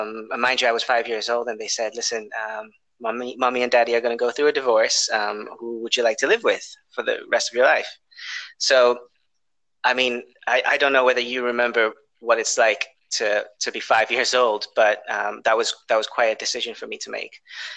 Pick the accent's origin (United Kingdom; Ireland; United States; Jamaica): United Kingdom; England; born there; also born or lived in Indonesia; So, I was born in England. From a biological dad who was British, and a mother who was Indonesian. And as a kid, as a baby, I moved to Indonesia until I was about 5 years old.